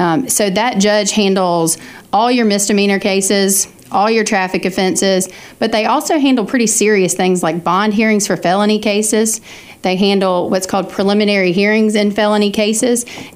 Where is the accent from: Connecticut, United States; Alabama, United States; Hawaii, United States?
Alabama, United States; Well, I grew up here in Lee County, graduated from Beauregard High School, and then went on to Auburn University.